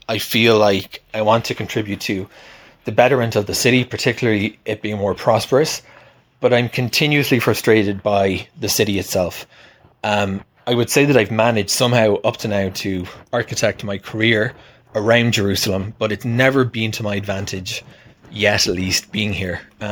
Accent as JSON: {"language": "English", "town": "Cork", "region": "Munster", "country": "Ireland", "said": "I came from Cork in Ireland, which is kind of the second city to Dublin."}